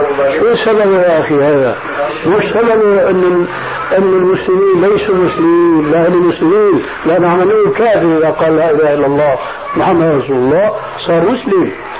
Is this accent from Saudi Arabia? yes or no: no; Syria; ونحن عندنا في الشام